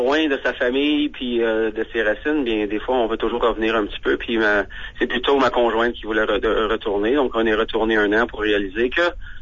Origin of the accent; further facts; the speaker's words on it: Ontario, Canada; moved away as an adult; je suis natif de l'Ontario, donc je regardais en Ontario un petit peu. Mais à un moment donné, j'ai vu en Alberta ici